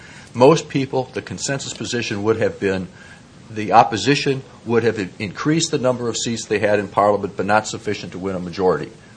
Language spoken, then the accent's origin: English; Chicago, Illinois, United States; As I grew up in Chicago, and the first election I monitored was the Marcos Aquino election to the Philippines.